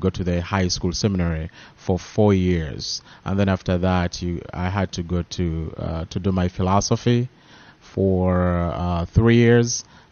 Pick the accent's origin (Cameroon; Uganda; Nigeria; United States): Uganda; I was born and raised in Uganda, that is on the East African coast.